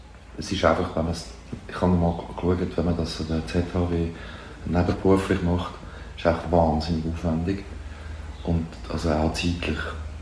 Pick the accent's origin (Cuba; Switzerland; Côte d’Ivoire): Switzerland; Zurich; Im Seefeld.